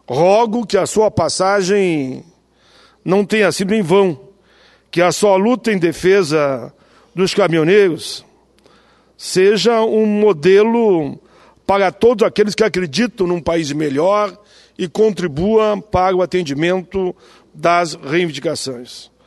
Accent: Caxias do Sul, Rio Grande do Sul, Brazil; now in Canoas, Brazil; eu sou natural de Caxias, embora resida em Canoas

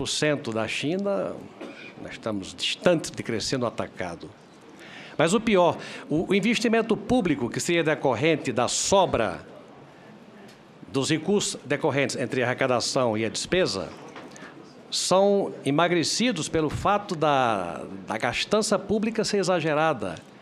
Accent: Brazil; Eu me preocupo, ministro, como brasileiro

